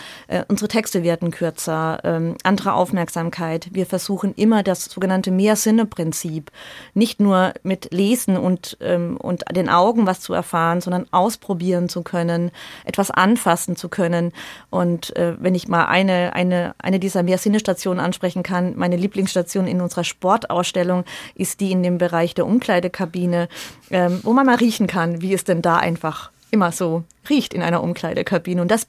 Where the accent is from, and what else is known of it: Lohr am Main, Bavaria, Germany; born or raised there